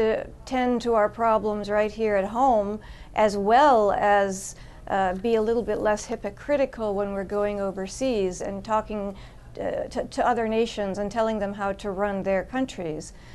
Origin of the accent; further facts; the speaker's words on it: Wisconsin, United States; just in my home state of Wisconsin